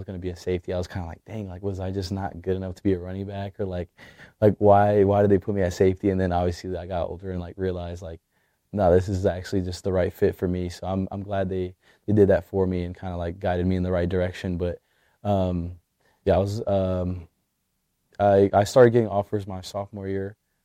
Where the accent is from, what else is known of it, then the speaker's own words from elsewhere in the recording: Katy, Texas, United States; So I'm from Katy, Texas. I went to Katy High School.